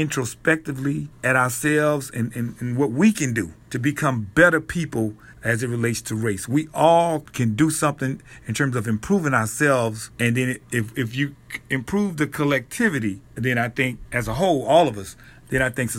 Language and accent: English; Mobile, Alabama, United States; I'm originally from Mobile, Alabama. I lived my childhood, early adult life in Mobile. Went to high school there.